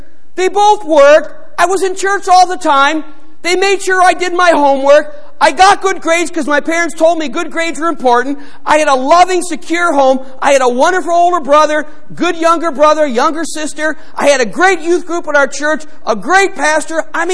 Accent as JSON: {"language": "English", "town": "Cleveland", "region": "Ohio", "country": "United States", "tie": "born or raised there", "said": "When I was growing up in Cleveland, we lived in Parma. Then my parents moved to North Royalton before we finally moved to Middleburg Heights."}